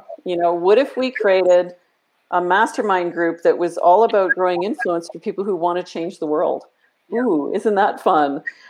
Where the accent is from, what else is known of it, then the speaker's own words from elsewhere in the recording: Canada; I'm Canadian, so we say it both ways.